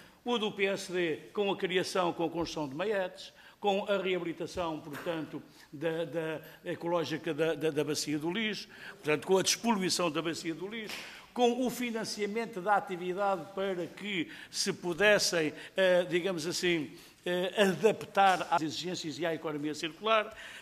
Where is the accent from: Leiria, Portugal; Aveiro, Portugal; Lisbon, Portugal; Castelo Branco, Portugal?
Leiria, Portugal; É de facto um assunto muito importante para a região de onde venho, a região de Leiria.